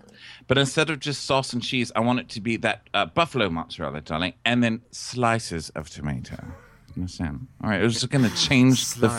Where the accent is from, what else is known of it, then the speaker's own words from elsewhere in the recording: Texas, United States; I'm from Texas. I like my blondes bigger and well-rounded.